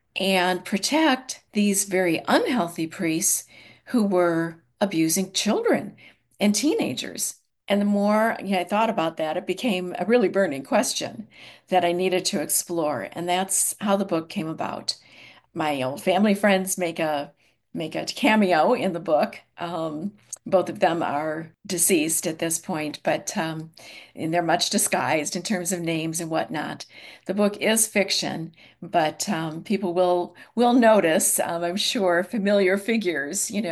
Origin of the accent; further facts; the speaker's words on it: Chicago, Illinois, United States; it was when I was growing up in Chicago, amidst the Irish pubs and cannoli